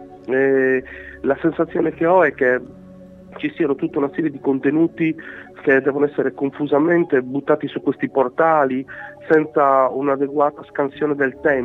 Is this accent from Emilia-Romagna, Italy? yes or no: no; Seneghe, Sardinia, Italy; la cosa più bella che ho visto al mio paese, a Seneghe, è che noi abbiamo una tradizione